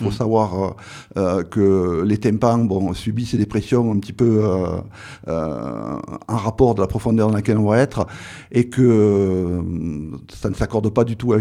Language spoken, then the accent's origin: French; Provence-Alpes-Côte d'Azur, France; Je suis né dans les Alpes de Haute-Provence et j'ai toujours vécu et travaillé dans les Alpes de Haute-Provence.